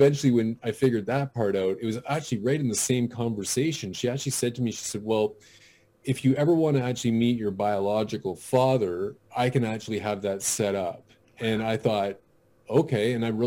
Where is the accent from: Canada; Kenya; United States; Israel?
Canada; British Columbia; I grew up here in British Columbia, Canada, on the coast, though, right on a municipality just outside of Vancouver.